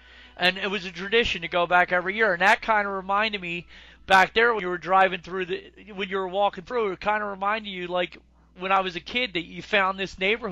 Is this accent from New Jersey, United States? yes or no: yes; New Jersey, United States; I love the attitude I have because I'm from New Jersey. you know, you wear that like a badge of honor.